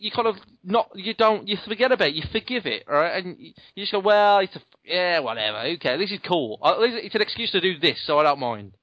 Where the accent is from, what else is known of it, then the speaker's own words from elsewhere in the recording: United Kingdom; As a British person, I don't know too much about who all these people are.